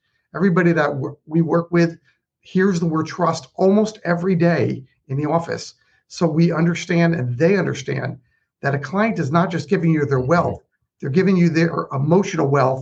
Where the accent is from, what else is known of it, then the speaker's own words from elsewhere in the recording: United States; You know, I grew up in the New Jersey, New York market.